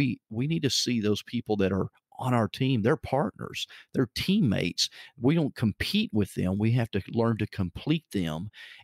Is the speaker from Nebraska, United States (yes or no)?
no; Arkansas, United States; I'm being from Arkansas, oftentimes, you know, I can drive down the road. We call them two-path roads in Arkansas because they're not very good roads